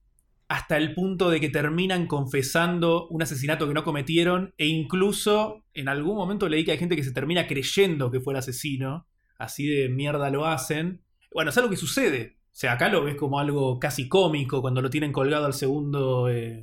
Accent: Argentina; viéndola como argentino

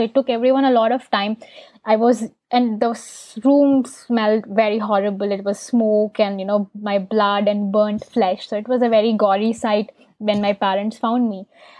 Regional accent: Bikaner, Rajasthan, India; also born or lived in Tamil Nadu; I've lived there with my family, and I was born in Tamil Nadu, but then I did my school, and most of my childhood was spent in Bikaner, Rajasthan.

